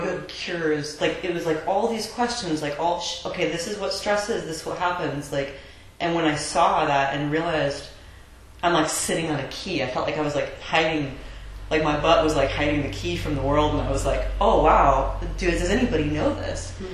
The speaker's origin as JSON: {"language": "English", "town": "Ketchikan", "region": "Alaska", "country": "United States", "tie": "born or raised there", "said": "I grew up in Alaska in this small town called Ketchikan."}